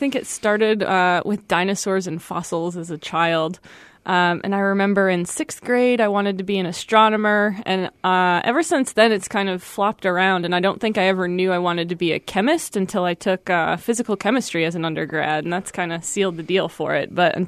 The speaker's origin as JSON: {"language": "English", "region": "Michigan", "country": "United States", "tie": "born or raised there", "said": "In Michigan, just outside of Detroit."}